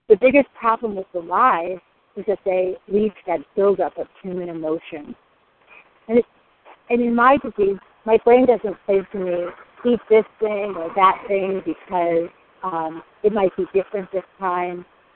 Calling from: Denver, Colorado, United States; I'm calling from Denver, Colorado, and I'm a recovered compulsive overeater.

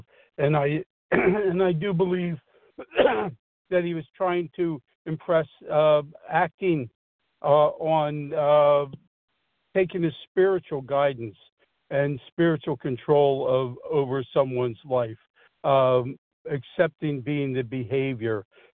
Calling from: New Jersey, United States; Hi, this is … I'm calling from Southern New Jersey.

